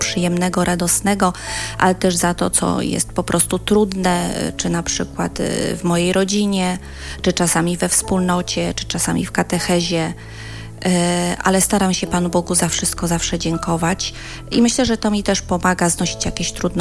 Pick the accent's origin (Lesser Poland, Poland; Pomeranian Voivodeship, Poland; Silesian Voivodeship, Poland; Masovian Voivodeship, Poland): Pomeranian Voivodeship, Poland; Gdańsk; bo ja z Gdańska pochodzę